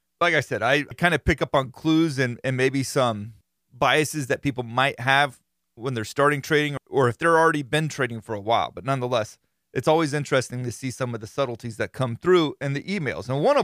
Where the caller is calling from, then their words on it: Minnesota, United States; By the way, I am from Minnesota, so you can use the name Justin Jefferson in your podcast, as he is my favorite athlete.